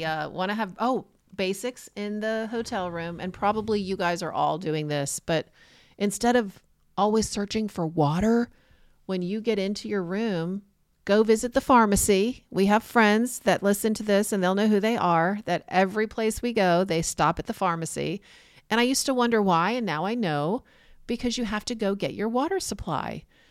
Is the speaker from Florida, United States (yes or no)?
yes; Florida, United States; Maybe it's because, again, we're from Florida, not from that area, but it was always a challenge.